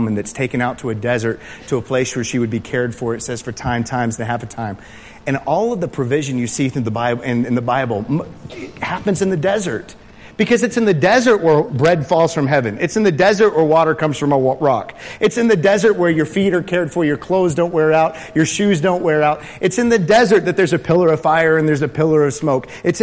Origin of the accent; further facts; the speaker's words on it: Texas, United States; And I said, "Yeah, I'm from Texas."